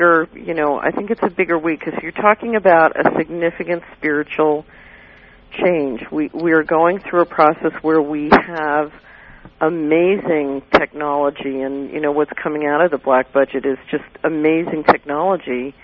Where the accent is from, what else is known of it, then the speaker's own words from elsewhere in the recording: Philadelphia, Pennsylvania, United States; also born or lived in New York / Washington; But I grew up in Philly. I went to the University of Pennsylvania, studied in Hong Kong, and then went to Wall Street.